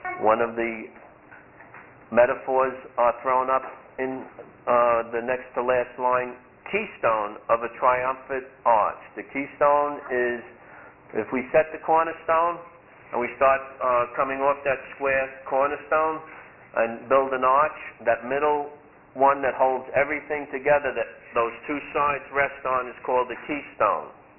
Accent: Brooklyn, New York, United States; accent: neutral; I'm from Brooklyn. Oh, we're on page 62. I know you don't think so because I have a neutral accent.

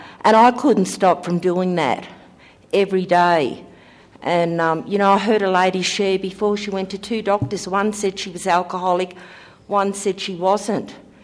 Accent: Australia; I came from Australia to come here, and I've been here a couple of times before

